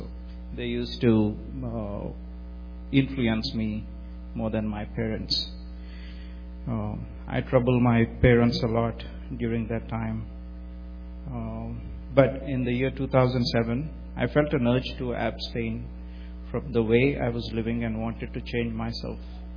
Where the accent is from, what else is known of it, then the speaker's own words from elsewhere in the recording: India; I was born and brought up in India. I was born into a Christian family. Both my grandparents were pastors.